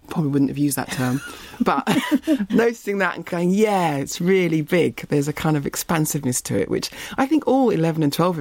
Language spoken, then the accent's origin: English; Barbados; accent: Bajan; At school, when I first started, my Bajan accent was much stronger.